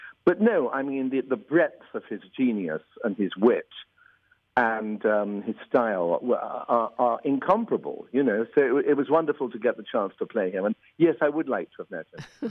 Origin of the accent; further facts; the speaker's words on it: New York, United States; born there; And I was born in New York, which has given me the best of both worlds.